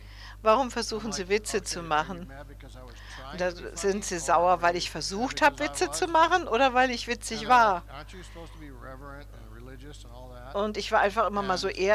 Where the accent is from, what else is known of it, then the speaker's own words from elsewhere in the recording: southern Sweden, Sweden; German is a second language; Ja, ich bin aus Schweden, aus Südschweden. Wunderbares, wunderschönes Südschweden.